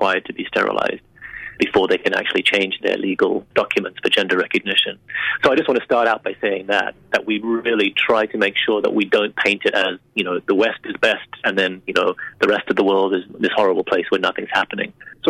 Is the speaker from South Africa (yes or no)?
yes; South Africa; My own country, I come from South Africa.